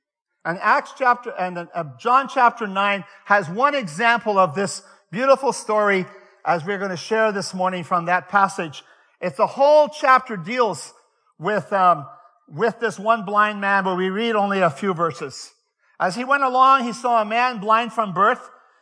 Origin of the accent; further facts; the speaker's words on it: Netherlands; our children were born in Europe, and I speak some Dutch because I'm originally from Holland.